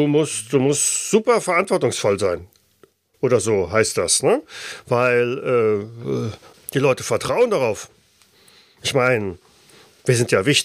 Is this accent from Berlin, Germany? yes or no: no; Dornheim, Hesse, Germany; Aus Dornheim. Ich bin hier geboren. So wie mein Vater auch und meine Mutter.